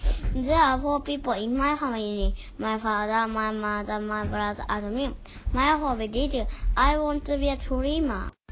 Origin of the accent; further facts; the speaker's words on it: Tokyo, Japan; English is a second language; I'm 8 years old. I'm 100 centimeters tall. I'm from Japan, Japanese. … I live in Akirun, Tokyo.